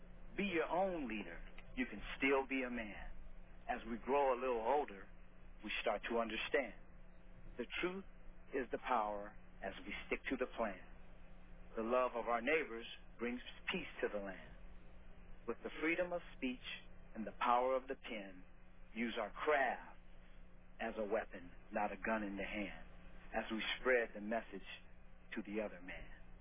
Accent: Berkeley, California, United States; This first poem is actually something that I grew up in Berkeley, and it was on my wall.

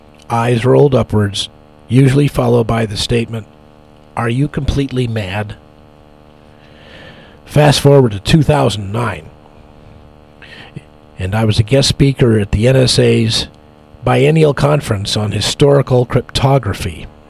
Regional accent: England, United Kingdom; As an Englishman, I was brought up with a strong sense of fair play

